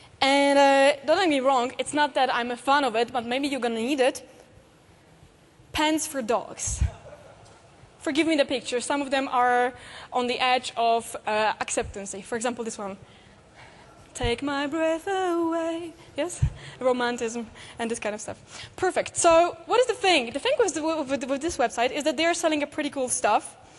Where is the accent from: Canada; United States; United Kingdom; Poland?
Poland; did I mention that I'm from Poland?